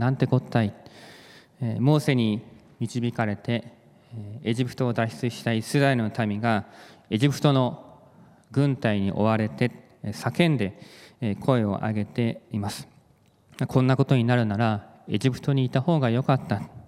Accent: Yokosuka, Kanagawa, Japan; now in Ibaraki, Japan; 私の実家は横須賀にあります。三浦半島の山と海に囲まれた環境で小さい頃から育ってきました。山があってトンネルがあって海があって潮の香りがして、そんな環境でしたので、5年前にこちらの茨城に来てです

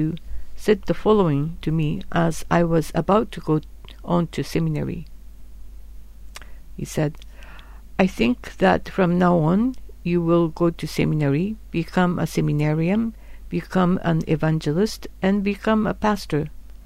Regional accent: Japan; because I was born and raised in Japan.

